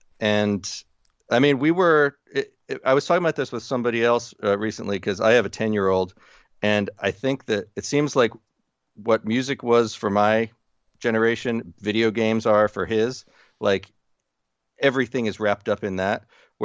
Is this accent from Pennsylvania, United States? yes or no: no; New Jersey, United States; Well, with baseball, I was fortunate growing up in New Jersey.